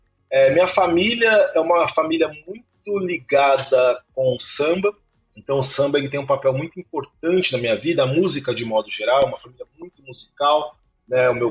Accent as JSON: {"language": "Portuguese", "region": "São Paulo", "country": "Brazil", "tie": "born there", "said": "no ano de 1981, no dia 13 de março. Nasci no bairro da Casa Verde, na zona norte de São Paulo. Numa família pobre, né?"}